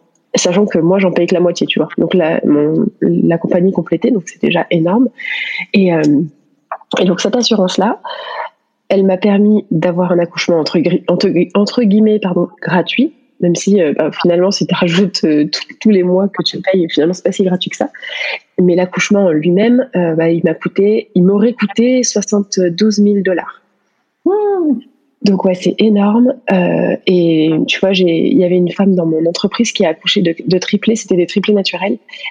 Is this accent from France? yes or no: yes; France; je me suis dit, en tant que bonne française, tu vois